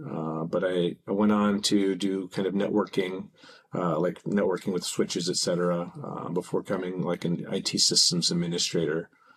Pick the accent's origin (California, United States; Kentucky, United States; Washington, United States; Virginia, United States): California, United States; Santa Cruz; also born or lived in Colorado, United States; So I went to high school in Colorado, but I grew up in Santa Cruz, California.